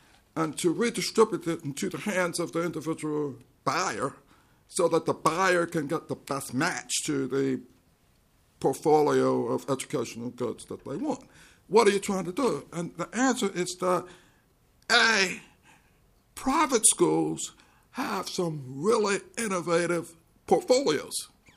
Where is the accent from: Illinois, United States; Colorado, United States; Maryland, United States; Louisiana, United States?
Maryland, United States; Baltimore; I'm from Baltimore. Baltimore has segregated pools.